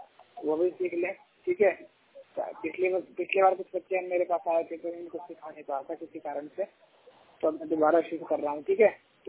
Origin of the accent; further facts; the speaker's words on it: Saharanpur, Uttar Pradesh, India; और मैं सहारनपुर से हूँ